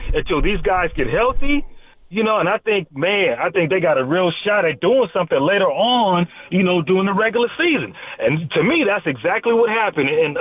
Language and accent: English; Oakland, California, United States; All you heard was like, I'm from Oakland, so Jay Kidd, you know, with New Jersey, or Dirk with the Mavs